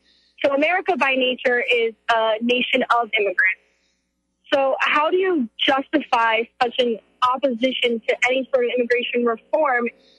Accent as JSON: {"language": "English", "town": "Oakland", "region": "California", "country": "United States", "said": "I'm from Oakland. Great."}